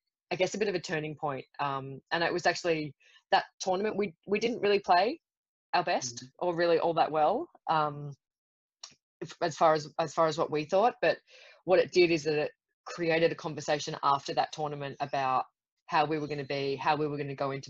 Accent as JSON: {"language": "English", "region": "South Australia", "country": "Australia", "tie": "born or raised there", "said": "I grew up in South Australia. So my home beach, I guess, is Glenelg"}